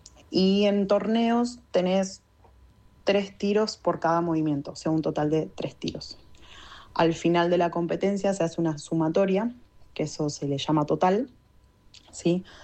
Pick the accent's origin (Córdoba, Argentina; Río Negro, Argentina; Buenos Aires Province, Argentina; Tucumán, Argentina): Buenos Aires Province, Argentina; Luján; tengo 26 años, soy de Luján, provincia de Buenos Aires.